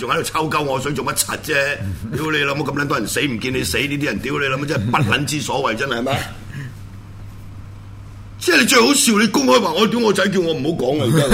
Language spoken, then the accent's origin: Cantonese; China; 作為一個中國人個悲哀嘅地方就喺呢度啊嘛